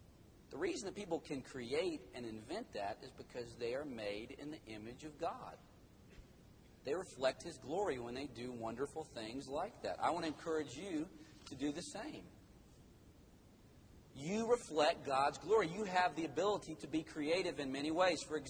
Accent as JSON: {"language": "English", "region": "North Carolina", "country": "United States", "lives_now": "Dallas, United States", "said": "I'm from North Carolina, and there we just have little tiny mountains, small mountains, nice mountains. And here, I now live in Dallas, and it's just totally flat as a pancake."}